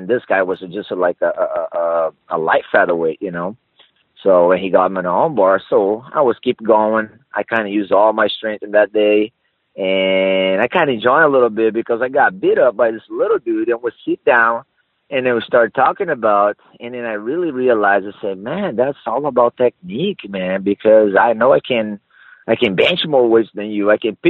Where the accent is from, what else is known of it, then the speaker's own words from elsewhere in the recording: Recife, Pernambuco, Brazil; I grew up in Recife, northeast from Brazil. In Brazil, and I used to live by the beach.